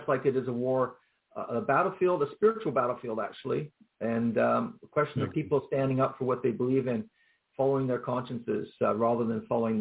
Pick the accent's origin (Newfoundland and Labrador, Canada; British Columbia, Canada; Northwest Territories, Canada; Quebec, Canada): British Columbia, Canada; from British Columbia.